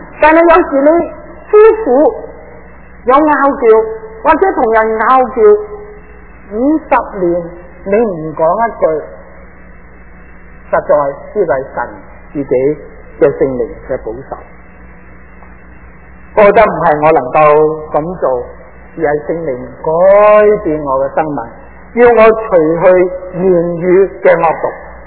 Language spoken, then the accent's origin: Cantonese; Guangdong, China; 我作为广东人，1970年到1974年，我喺台湾读书，我喺台湾大学。